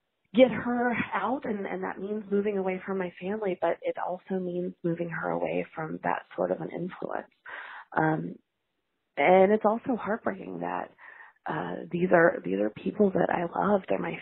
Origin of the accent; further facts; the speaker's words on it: Forsyth, Georgia, United States; now in Atlanta, United States; I'm from Forsyth, Georgia, the infamous site of the Klan rallies and Nazi rallies. I've actually moved out, and I live in Atlanta now. But I was raised in an environment where racial epithets and ignorance abounded